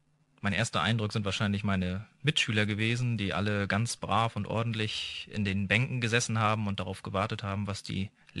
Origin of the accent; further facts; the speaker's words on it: Mecklenburg-Vorpommern, Germany; born there; now in Leipzig, Germany; In Deutschland wohne ich in Leipzig und geboren bin ich aber im Norden von Deutschland in der Nähe von Schwerin.